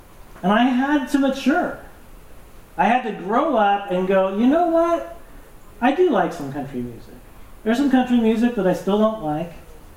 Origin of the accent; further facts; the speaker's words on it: Amboy, Washington, United States; I grew up in Amboy in North Clark County, which is a tiny little logging town, blinking you miss it town.